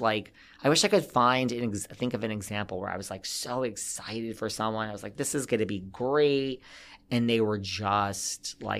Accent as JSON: {"language": "English", "region": "New York", "country": "United States", "said": "I said like, you know, I'm from New York and like, you know, we're outspoken, like New Yorkers"}